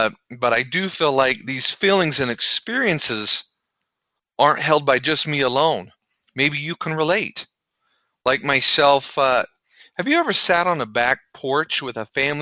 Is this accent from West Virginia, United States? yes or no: no; Preston, Idaho, United States; I grew up in Preston, Idaho, and I know what some of you are saying.